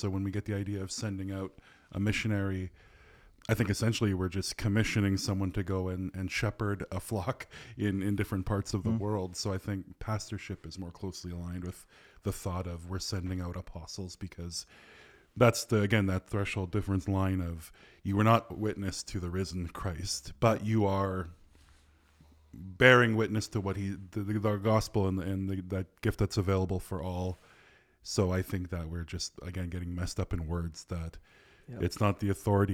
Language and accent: English; Central Canada, Canada; even my hometown in central Canada